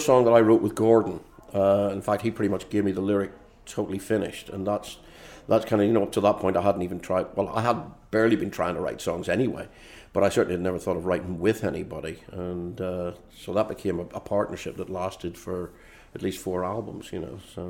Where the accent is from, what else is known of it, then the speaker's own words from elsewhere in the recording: Northern Ireland, United Kingdom; And growing up in Northern Ireland, that really hit home